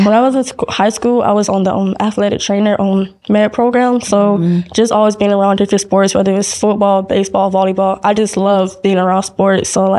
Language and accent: English; Miami, Florida, United States; also born or lived in Georgia; So I'm from Miami, Florida. When I moved up to from Georgia, my sophomore year